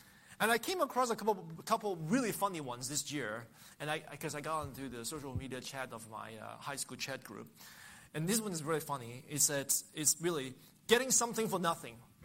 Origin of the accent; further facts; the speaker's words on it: Hong Kong; since I was young growing up in Hong Kong.